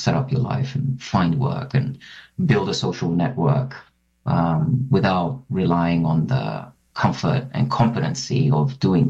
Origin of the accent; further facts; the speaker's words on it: Cyprus; when I was growing up in Cyprus